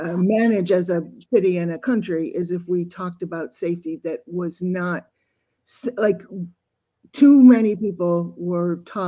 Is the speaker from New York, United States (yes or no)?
no; Chicago, Illinois, United States; I grew up in Chicago at a time when